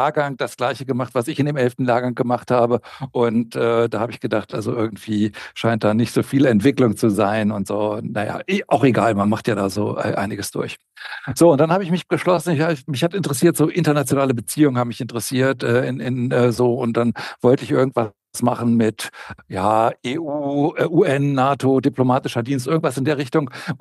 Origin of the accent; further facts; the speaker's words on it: Hildesheim, Lower Saxony, Germany; Ja, also ich bin aufgewachsen in Niedersachsen, in der niedersächsischen Provinz in Hildesheim